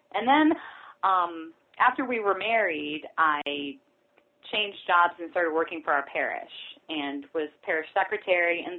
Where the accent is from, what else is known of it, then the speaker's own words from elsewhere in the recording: Ohio, United States; I was raised in Northwest Ohio, not Catholic.